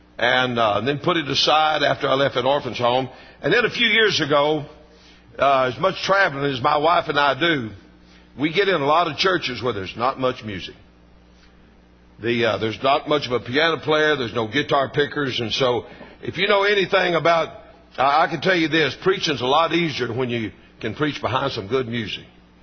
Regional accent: Texas, United States; I grew up in North Texas, and we entertained ourselves as boys because we didn't have much entertainment.

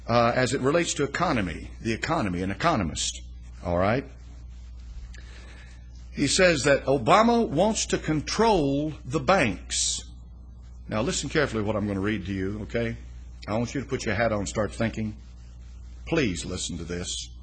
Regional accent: England, United Kingdom; I'm an Englishman. We invented class warfare

